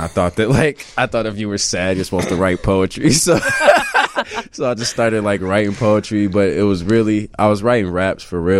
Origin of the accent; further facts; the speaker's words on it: Chicago, Illinois, United States; All right, so I come from Morgan Park, 115th, and Vincennes.